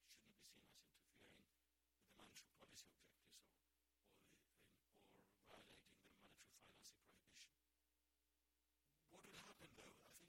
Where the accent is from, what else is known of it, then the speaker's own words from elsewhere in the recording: Limassol, Limassol District, Cyprus; Limassol, I'm from Limassol, by the way.